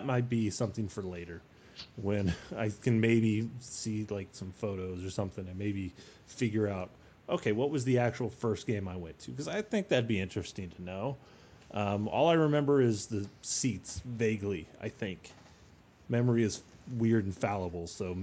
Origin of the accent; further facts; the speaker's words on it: Hays, Kansas, United States; But I grew up in Hayes, Kansas, which now is about 4 hours from Kansas City.